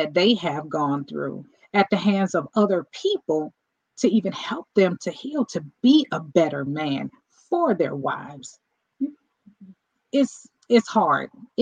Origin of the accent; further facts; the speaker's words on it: Cleveland, Ohio, United States; I'm from Cleveland, Ohio. I don't live in Cleveland now, but I'm from Cleveland, Ohio.